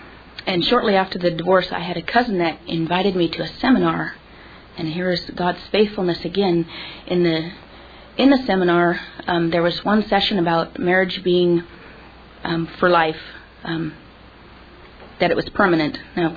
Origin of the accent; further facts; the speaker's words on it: California, United States; I grew up in California, and it's a very liberal place.